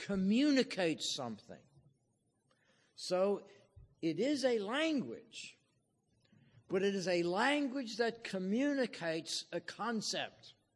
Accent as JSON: {"language": "English", "region": "New Jersey", "country": "United States", "tie": "born there", "moved": "as an adult", "lives_now": "New England, United States", "said": "You know, my wife and I came to New England in 1965. I was born in Jersey, and she was born out in Ohio."}